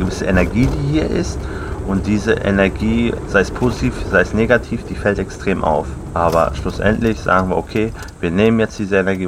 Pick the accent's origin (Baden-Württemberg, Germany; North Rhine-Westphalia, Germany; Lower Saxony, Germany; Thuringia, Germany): North Rhine-Westphalia, Germany; Duisburg; Ich bin gebürtiger Marxloher, bin Filmemacher, war weg hier und irgendwann bin ich zurückgekommen